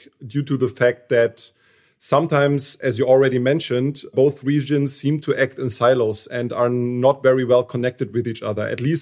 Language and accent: English; Berlin, Germany; So we organized one expert roundtable in Berlin, which is my hometown.